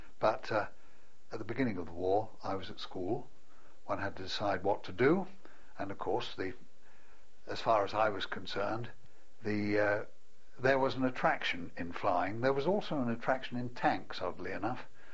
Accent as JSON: {"language": "English", "town": "Lowestoft", "region": "East of England", "country": "United Kingdom", "tie": "born or raised there", "also_born_or_lived": "Eastbourne", "said": "They moved to Lowestoft, which is really where I grew up. I was born in Eastbourne."}